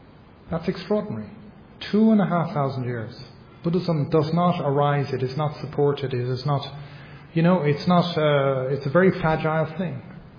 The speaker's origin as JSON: {"language": "English", "country": "Ireland", "tie": "born or raised there", "said": "And I grew up in Ireland and I know there's a difference between it being funny and not funny."}